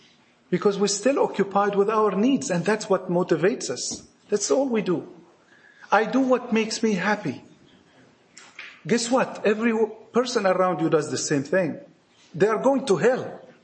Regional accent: Egypt; accent: Egyptian; Forgive my Egyptian accent.

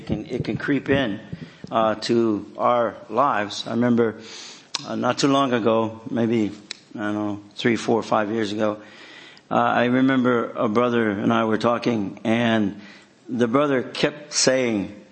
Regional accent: Switzerland; And my background, I come from Swiss French.

